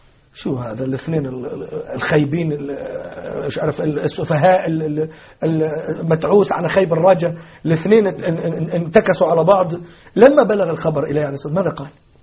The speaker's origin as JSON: {"language": "Arabic", "country": "Egypt", "said": "أو يقولوا عندنا في مصر الصعيدة"}